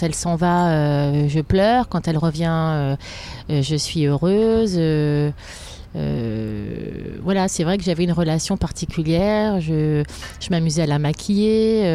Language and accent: French; Paris, Île-de-France, France; Alors, je suis parisienne depuis tout le temps, enfin, proche banlieue.